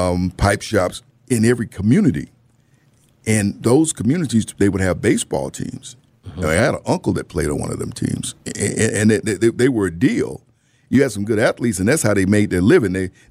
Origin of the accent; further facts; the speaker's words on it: Birmingham, Alabama, United States; Just people growing up in Birmingham, you heard people talk about Willie Mays as a kid at Old Fairfield Industrial High School, which became Westfield High School as a kid.